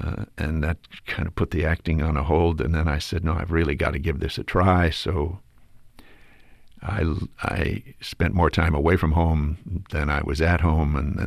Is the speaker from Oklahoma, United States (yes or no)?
no; West Hollywood, California, United States; I wanted to be an actor from the time I was a kid. I was raised in West Hollywood, and my sister, I had an older sister, who brought movie magazines home.